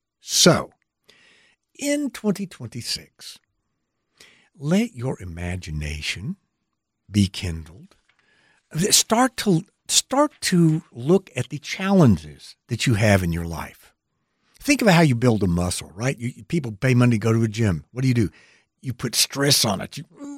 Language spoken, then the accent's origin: English; Michigan, United States; I'm coming originally from Michigan, and I went to school with hundreds of them.